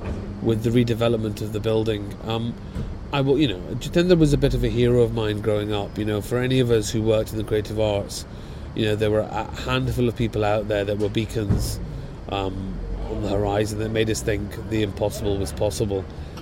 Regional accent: Glasgow, Scotland, United Kingdom; I'm from Glasgow. I grew up watching incredibly political theatre with a capital P.

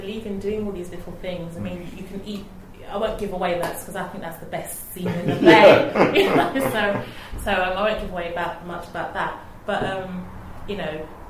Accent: United Kingdom; in being British, being a black British woman

